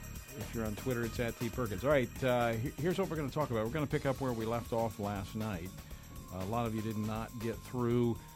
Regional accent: Baton Rouge, Louisiana, United States; And we're going to go straight to my hometown of Baton Rouge, Louisiana, where Ricky is on the line.

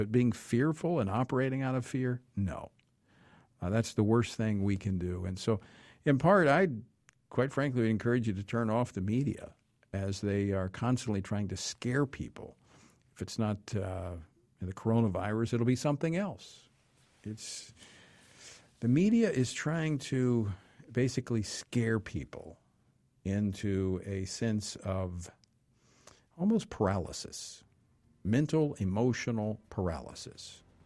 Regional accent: Baton Rouge, Louisiana, United States; in my hometown of Baton Rouge.

